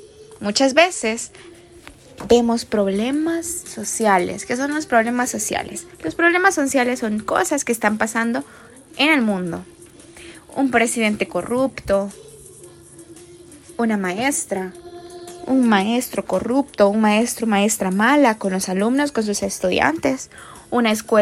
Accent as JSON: {"language": "Spanish", "country": "El Salvador", "said": "del Salvador, creo que ya me has escuchado antes"}